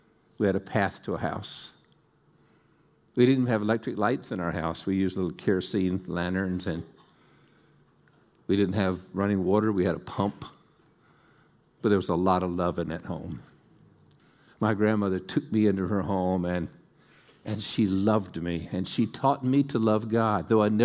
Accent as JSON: {"language": "English", "town": "Olustee", "region": "Florida", "country": "United States", "said": "But I'm also from Olustee. This little place in North Florida. Olustee is just a small town."}